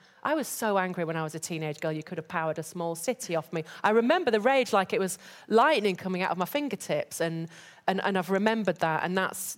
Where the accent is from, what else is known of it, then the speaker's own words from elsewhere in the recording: York, Yorkshire and the Humber, United Kingdom; I'm from Yorkshire originally myself as well, but from York.